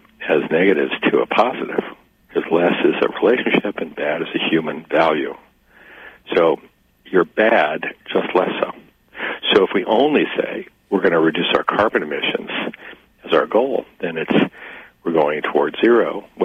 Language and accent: English; Japan; growing up in the Orient as a baby